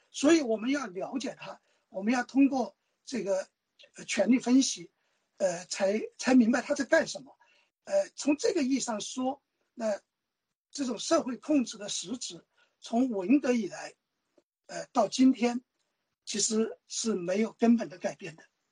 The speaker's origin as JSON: {"language": "Chinese", "country": "China"}